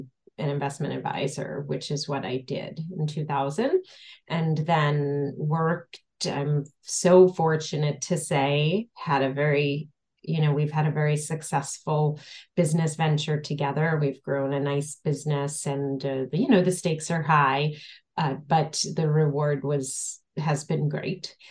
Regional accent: Brooklyn, New York, United States; No, I grew up in Brooklyn, born and bred. I went to grammar school at St. Edmund's in Marine Park near Sheepshead Bay, and I attended high school Bishop Kearney

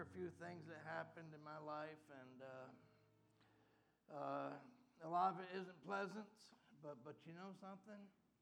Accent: New York, United States; I'm from New York, but I'm going to say it anyway.

